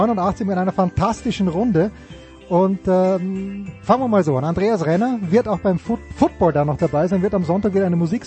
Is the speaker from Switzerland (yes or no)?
no; Austria; ich bin Österreicher